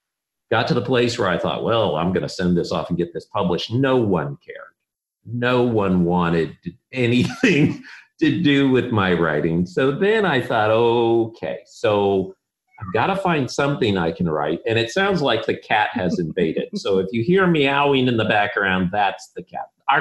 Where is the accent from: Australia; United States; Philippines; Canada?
Philippines; We grew up in the Philippines, so we were classic Trek people.